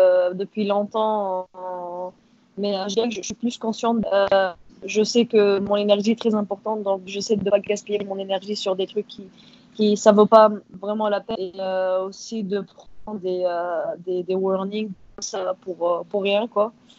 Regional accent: Tunisia; je viens de la Tunisie, on n'a pas beaucoup de moyens là-bas

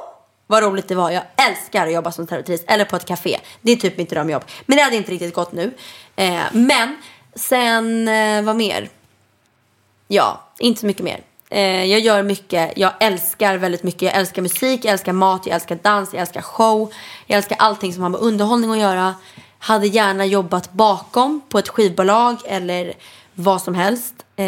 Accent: Stockholm, Stockholm County, Sweden; Jag är 22 år gammal. Jag är född och uppvuxen i Stockholm. Uppvuxen på Östermalm, flyttade sen till Lidingö. Numera bor jag i en egen lägenhet i norra Djurgårdsstaden

